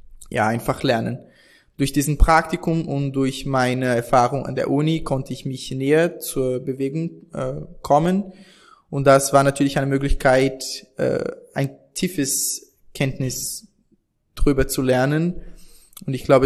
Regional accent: South Region, Brazil; now in Germany; ich komme aus dem Süden Brasiliens, bin 25 Jahre alt und in Brasilien habe ich Journalismus, soziale Kommunikation studiert

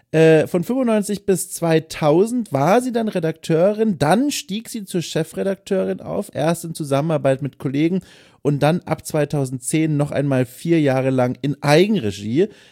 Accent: Southern Germany, Germany; weil Wirtschaft in meiner Heimat in Süddeutschland zweierlei Bedeutung hat.

